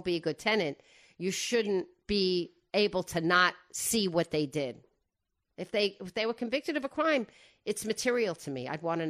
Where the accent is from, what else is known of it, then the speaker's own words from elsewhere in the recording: Rockaway, New York, United States; I grew up around there, Wayne. I grew up around Rockaway.